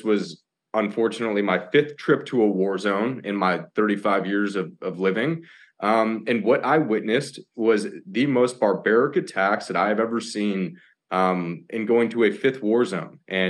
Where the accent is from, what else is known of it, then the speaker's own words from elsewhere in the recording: United States; I'm an American, but I'm a Jew.